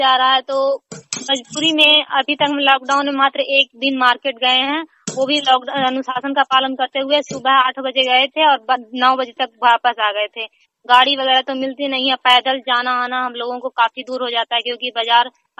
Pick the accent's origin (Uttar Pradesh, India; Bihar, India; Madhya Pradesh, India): Bihar, India; मैं सरथा पंचायत के बहादुरपुर गांव नालंदा जिला से बोल रही हूँ।